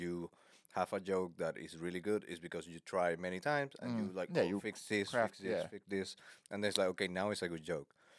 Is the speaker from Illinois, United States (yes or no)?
yes; Chicago, Illinois, United States; I come from Chicago.